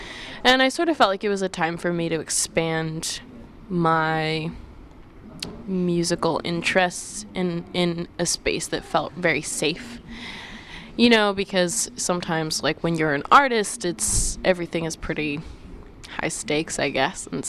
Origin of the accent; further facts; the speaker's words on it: Montreal, Quebec, Canada; moved away as an adult; also born or lived in West Virginia; Well, I moved around a lot as a kid, but I was born in Montreal and mostly raised in Montreal. And after that, I went to West Virginia for 4 years, actually.